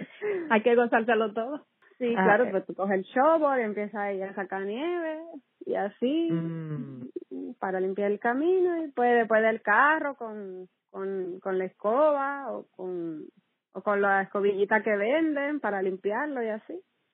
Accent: Dominican Republic; now in United States; Pues soy dominicana, nací en República Dominicana.

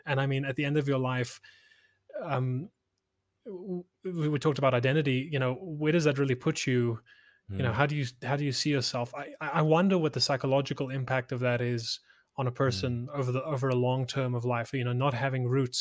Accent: South Africa; at least as a South African, speaking specifically from the South African

